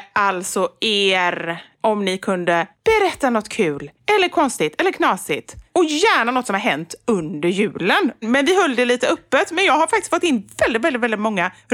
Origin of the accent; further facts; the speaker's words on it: Gothenburg, Västra Götaland County, Sweden; jag är göteborgare med.